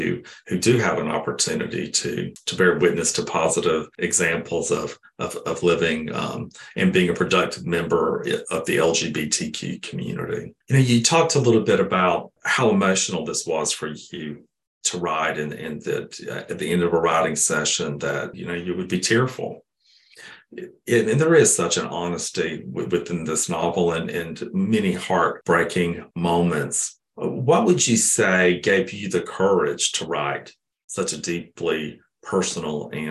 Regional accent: Cairo, Georgia, United States; And growing up in where I grew up in Cairo, Georgia, you know, all of the individuals who were known or suspected to be gay, really, in a way, were cautionary tales.

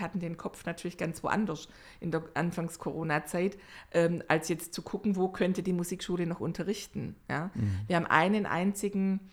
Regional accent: Nürtingen, Baden-Württemberg, Germany; Wir sind umgezogen in meine alte Heimat, eben in Richtung Nürtingen.

